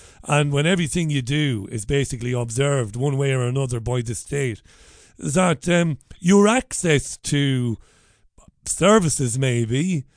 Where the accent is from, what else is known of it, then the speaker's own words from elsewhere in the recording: Ireland; for years growing up in Ireland, you know, people quite rightly kept their opinions to themselves on certain issues